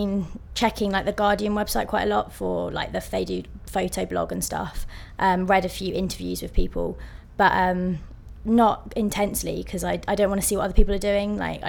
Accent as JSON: {"language": "English", "town": "Leeds", "region": "Yorkshire and the Humber", "country": "United Kingdom", "said": "6th of the 7th, 89, and I'm from Leeds."}